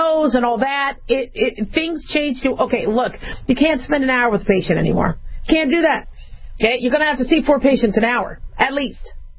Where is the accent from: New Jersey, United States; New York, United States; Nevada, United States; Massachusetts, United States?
Nevada, United States; Las Vegas; also born or lived in California / Arizona; So growing up in Nevada, growing up in Las Vegas, I kind of grew up in California and Arizona because my folks moved a lot.